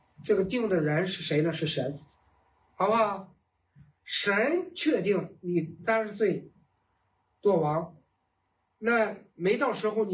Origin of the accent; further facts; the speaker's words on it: Beijing, China; 用我们北京人的话说叫姥姥不疼舅舅不爱的人